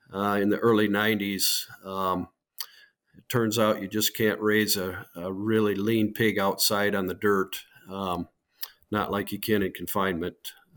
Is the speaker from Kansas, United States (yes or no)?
no; Michigan, United States; So I born and raised in West Michigan, right along Lake Michigan. There's a lot of orchards around. Grew up on a livestock and fruit farm.